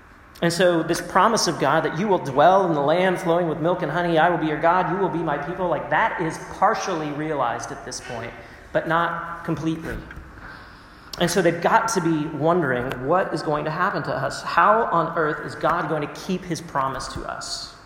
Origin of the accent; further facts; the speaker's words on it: Texas, United States; so I am from Texas, southern part of the United States, and it is very hot in Texas.